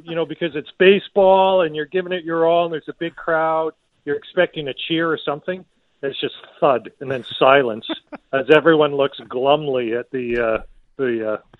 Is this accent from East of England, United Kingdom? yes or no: no; Scotland, United Kingdom; being Scottish